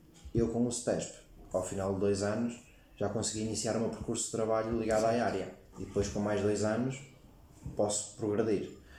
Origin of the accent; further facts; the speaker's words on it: Lousada, Norte, Portugal; como eu sou de Lousada e Penafiel aqui ao lado, são 10 minutos de casa